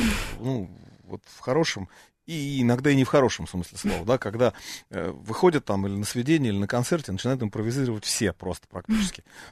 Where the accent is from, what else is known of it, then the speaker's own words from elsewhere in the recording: Moscow, Russia; Я вот москвич